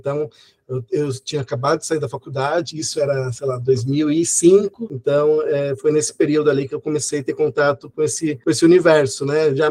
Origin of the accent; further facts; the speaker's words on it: São Caetano do Sul, São Paulo, Brazil; eu sou do ABC, sou de São Caetano